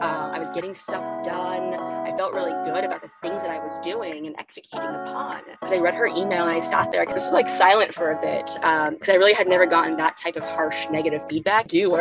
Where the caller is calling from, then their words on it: New York City, New York, United States; New York City, a little phone booth here.